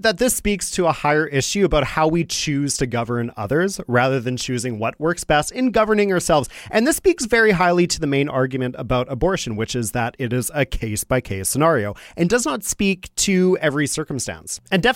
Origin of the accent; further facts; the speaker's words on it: United States; now in Canada; I'm too American for some people here in Canada, for sure.